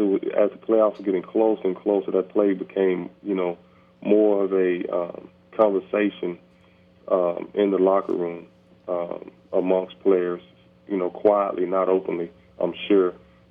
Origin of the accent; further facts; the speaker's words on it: Mississippi, United States; So I was from Mississippi, but it really felt like to me, and really seemed like to me, it was Tennessee, man.